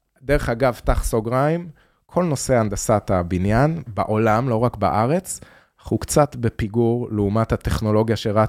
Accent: Tel Aviv, Tel Aviv District, Israel; אני גדלתי פה בתל אביב

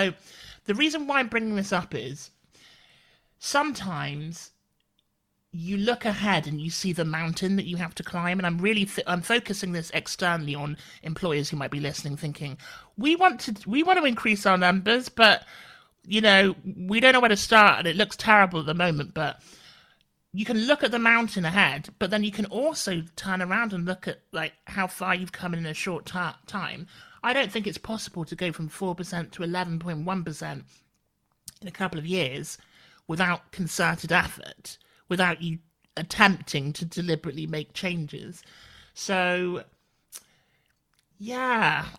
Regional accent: South West England, United Kingdom; I grew up in Devon, which is, and I like to joke that in the 90s, my family was the black population of the town I grew up in.

